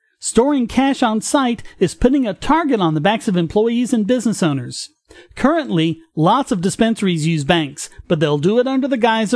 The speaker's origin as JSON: {"language": "English", "region": "North Carolina", "country": "United States", "said": "And it also looks like my home state of North Carolina just took the first baby step towards legalizing medical marijuana."}